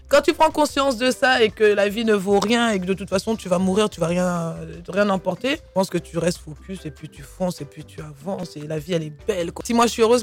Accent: Montreuil, Île-de-France, France; J'ai grandi à Montreuil avec mes copines, les Fatou, les Aminata, les Bintou, les wesh wesh, jogging Lacoste, Clientcourt, machin et tout, tu vois. C'est vraiment le parcours d'une jeune africaine issue de banlieue

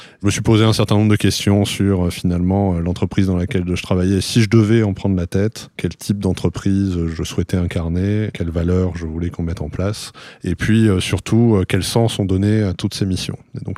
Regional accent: Aix-en-Provence, Provence-Alpes-Côte d'Azur, France; je suis originaire d'Aix-en-Provence. J'ai fait une bonne partie de mes études entre Aix et Marseille. Puis j'ai fait une école de commerce à Toulouse.

